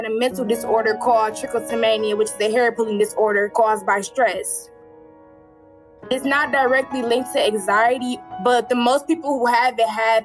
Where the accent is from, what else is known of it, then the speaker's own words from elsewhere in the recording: Cleveland, Ohio, United States; I'm 18 years old, and I'm from Cleveland, Ohio.